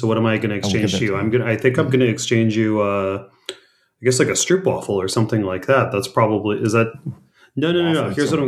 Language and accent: English; Canada; at least I'm Canadian.